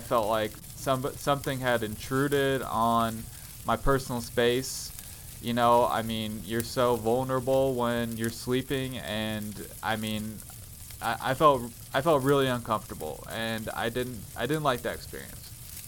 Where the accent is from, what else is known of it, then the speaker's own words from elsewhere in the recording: Evergreen, Colorado, United States; grew up in a haunted house myself. There was just something kind of off about the place I lived. I'm from Evergreen, Colorado, a small mountain town, and I kind of lived in the woods a little bit.